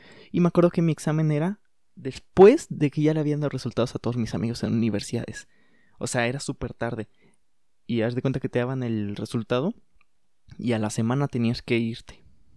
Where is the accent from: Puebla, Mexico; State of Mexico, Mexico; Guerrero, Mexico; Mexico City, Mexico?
Puebla, Mexico; now in Querétaro, Mexico; Yo soy de Puebla y aquí es bastante más barato todo que en Querétaro.